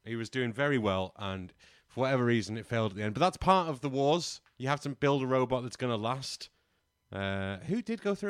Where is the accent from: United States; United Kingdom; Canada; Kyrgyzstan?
United Kingdom; Well, people say it was amazing because we're British, Ben.